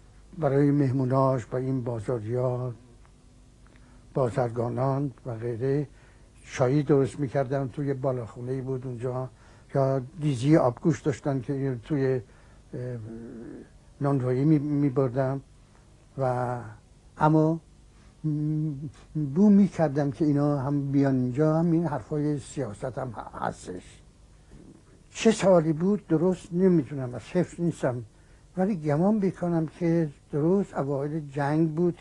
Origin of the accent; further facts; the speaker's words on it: Tehran, Tehran Province, Iran; من در سال 1283 متولد شدم در تهران. 1283 در تهران، محله چاله میدون، بازار آهنگرها، خونم اون بود.